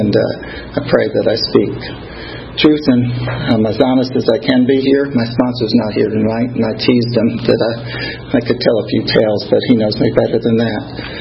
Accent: Bronx, New York, United States; moved away; I have been in the South longer than I was in New York, but I was born and raised in the Bronx.

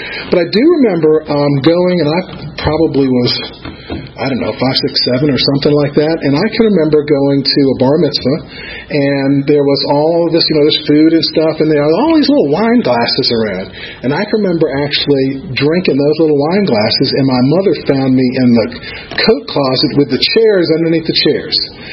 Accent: Atlanta, Georgia, United States; And when I was growing up here, it was actually a small little town. This was actually where I grew up in the Virginia Highlands area. So this was almost out in the country right here.

